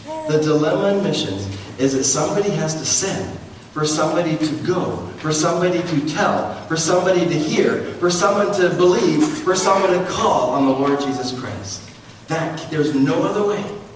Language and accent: English; Indonesia; I grew up with Muslims, I grew up in Indonesia